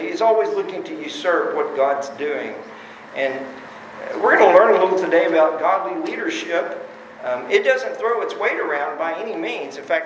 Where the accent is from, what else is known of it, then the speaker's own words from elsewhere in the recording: Texas, United States; I grew up near Fort Worth, so we went there all the time.